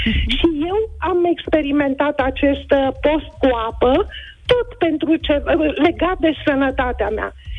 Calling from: Brașov, Brașov County, Romania; din Brașov.

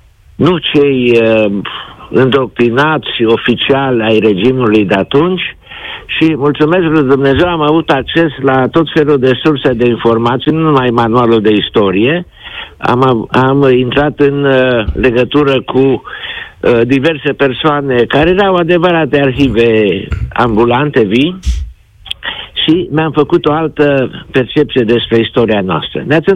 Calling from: Deva, Hunedoara County, Romania; din Deva.

